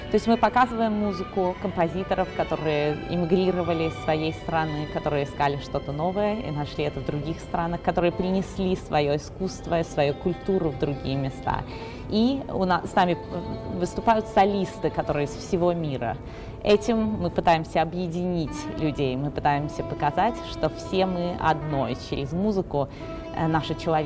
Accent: Russia; now in United States; Мы все откуда-то здесь. Я из России и другие из других стран.

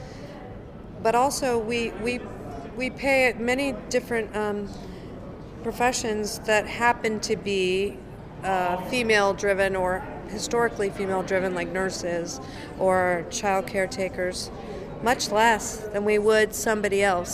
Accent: United States; I mean, when I look at my home country, when I look at the United States, yes, there's been several great new fair pay laws.

